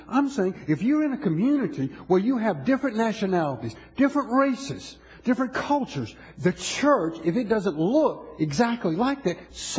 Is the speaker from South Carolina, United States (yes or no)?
yes; Orangeburg, South Carolina, United States; This is not just a group of people from you know, Orangeburg, South Carolina, my hometown.